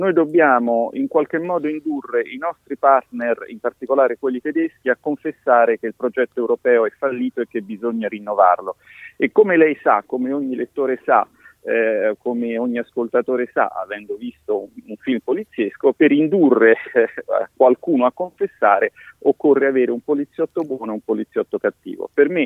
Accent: Florence, Tuscany, Italy; moved away; che sono un fiorentino che è vissuto poco nella sua terra

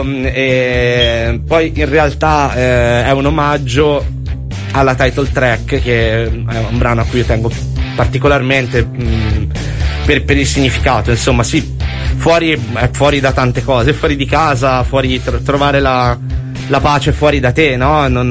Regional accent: Milan, Lombardy, Italy; ma io sono di Milano

